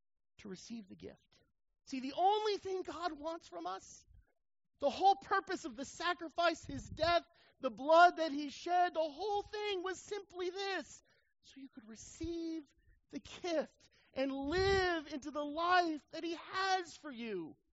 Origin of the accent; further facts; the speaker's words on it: New Mexico, United States; I grew up in New Mexico, folks. You know, seafood comes at a premium. We don't eat a lot of that in New Mexico.